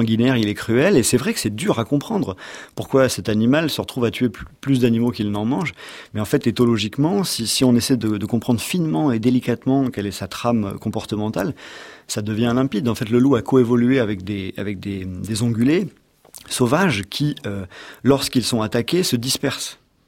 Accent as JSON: {"language": "French", "region": "Provence-Alpes-Côte d'Azur", "country": "France", "said": "Moi personnellement je viens du Var"}